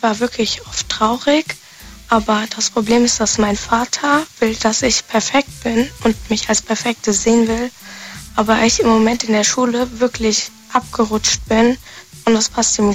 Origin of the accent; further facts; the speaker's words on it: Mannheim, Baden-Württemberg, Germany; Mannheim.